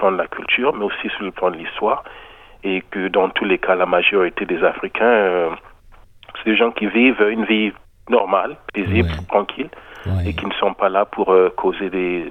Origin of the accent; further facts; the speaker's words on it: Brazzaville, Republic of the Congo; Moi, je suis né à Brazzaville, j'ai grandi à Brazzaville.